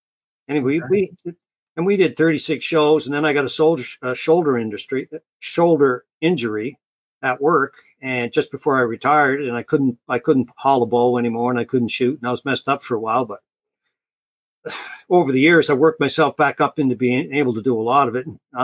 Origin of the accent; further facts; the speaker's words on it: Nova Scotia, Canada; But, you know, I grew up down in Cape Breton. It's the third most romantic island in the world.